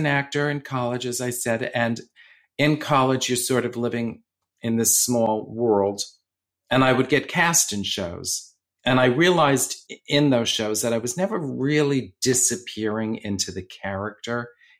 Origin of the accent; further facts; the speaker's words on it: Bronx, New York, United States; accent: Bronx; being femme, and my Bronx accent, it all just sort of came together.